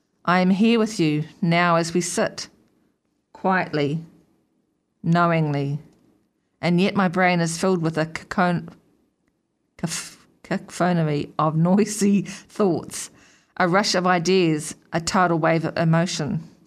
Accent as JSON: {"language": "English", "town": "Niho Niho", "region": "Manawatū-Whanganui", "country": "New Zealand", "tie": "born or raised there", "said": "So I grew up in the King Country, just north of Taramanui, in a small settlement called Niho Niho."}